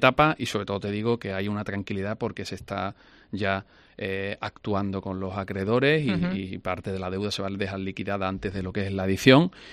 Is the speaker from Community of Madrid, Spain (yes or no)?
no; Huelva, Andalusia, Spain; Soy de Huelva, como sabéis, y para mí es algo muy importante, muy emocional.